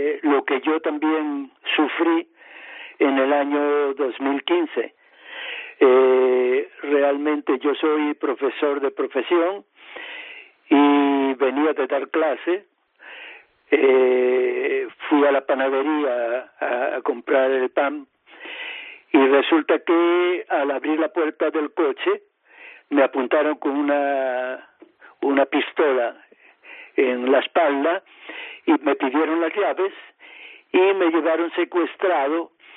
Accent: Castile and León, Spain; born there; now in Vigo, Spain; Yo nací en El Bierzo, pero ahora estoy en Vigo porque tengo una hija aquí establecida

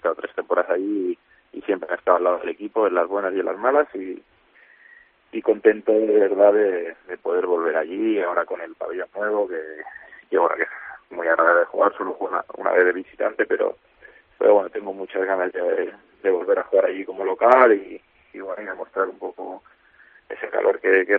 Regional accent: Cornellà de Llobregat, Catalonia, Spain; Yo soy de Cornellá.

